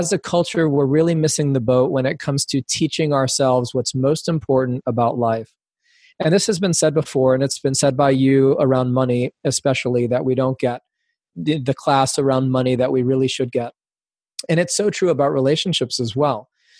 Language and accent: English; New York City, New York, United States; Well, I grew up in New York City. I'm Cuban American. My mom is a Cuban immigrant.